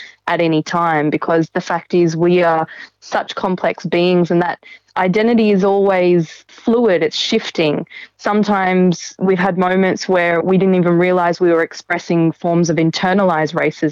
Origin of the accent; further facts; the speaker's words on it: Australia; born there; I was born in Australia. And my father was born in Chennai and he migrated when he was 14. So my father lived through the White Australia policy.